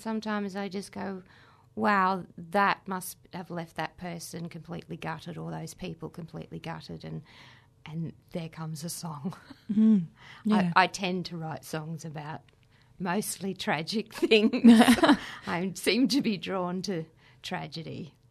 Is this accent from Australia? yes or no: yes; Queensland, Australia; now in South Australia, Australia; I am from far north Queensland, a place called the Atherton Tablelands originally.